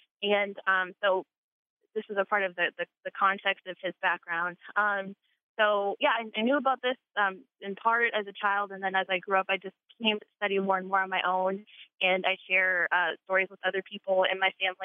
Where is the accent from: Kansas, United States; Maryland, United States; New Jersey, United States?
Kansas, United States; Wichita; moved away; And I'm originally from Wichita, Kansas. That's where I was raised, where my mother was raised.